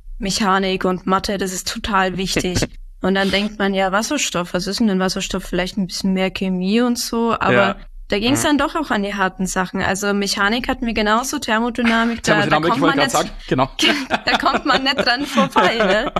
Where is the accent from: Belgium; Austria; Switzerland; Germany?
Germany; Schweinfurt, Bavaria; Und ich komme auch aus Schweinfurt und deswegen bin ich auch hier geblieben